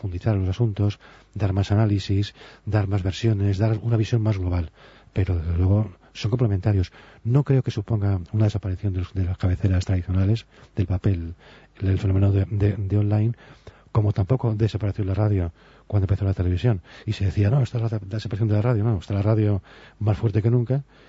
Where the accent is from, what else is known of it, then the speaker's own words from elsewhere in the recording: Spain; evidentemente yo como español